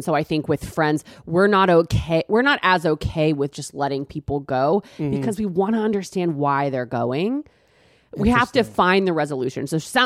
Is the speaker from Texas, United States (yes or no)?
yes; Texas, United States; I'm from Texas. Texas, kind of all over.